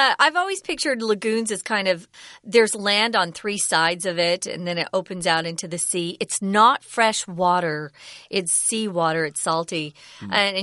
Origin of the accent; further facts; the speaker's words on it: Arizona, United States; I grew up in Arizona, so we would always go to California to go to the ocean.